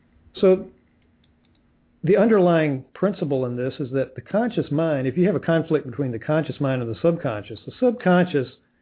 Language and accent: English; Savannah, Georgia, United States; I grew up in Savannah. My parents were educated, but they were middle class Georgia citizens.